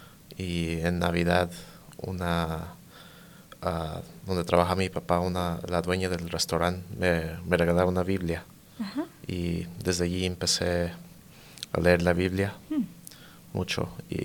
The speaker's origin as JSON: {"language": "Spanish", "region": "Colorado", "country": "United States", "tie": "born or raised there", "said": "Fuimos a California primero y ahí estábamos con unos tíos. Y ya después nos vinimos con otros tíos acá en Colorado, y acá prácticamente crecí en Colorado."}